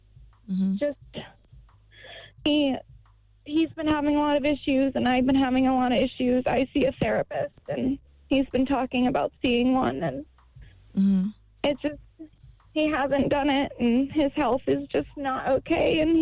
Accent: Columbus, Ohio, United States; I'm from Columbus, Ohio.

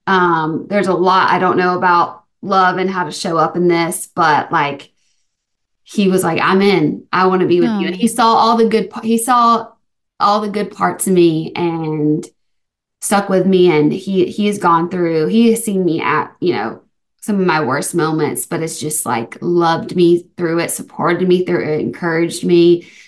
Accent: Alabama, United States; also born or lived in Santa Monica, United States; Because I've moved here from Santa Monica. I'm from Alabama, but lived in Santa Monica for like 4 years, like right by the beach.

